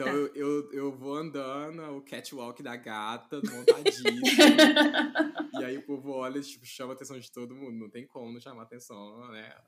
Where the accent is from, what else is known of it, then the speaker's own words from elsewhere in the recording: Pitangui, Minas Gerais, Brazil; now in Belo Horizonte, Brazil; Eu sou de Pitangui, que é uma cidade aqui no interior de Minas. Fica umas 2 horas e meia de BH.